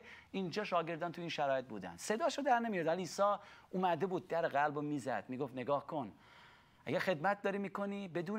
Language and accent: Persian; Iran; moved away as an adult; وقتی که من در ایران بودم 8 سالم بود مسجد رفتم، 13 سالم بود جزء 30 قرآن رو حفظ کردم، وقتی 22 23 سالم بود از ایران من اومدم بیرون